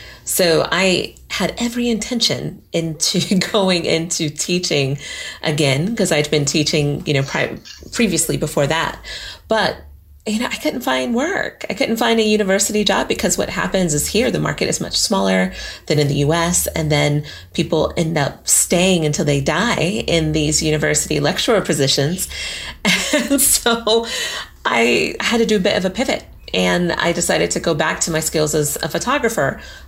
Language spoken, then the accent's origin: English; Colorado, United States; That was beautiful. Like going skiing, and we did a lot of stuff in the mountains because I was in Girl Scouts.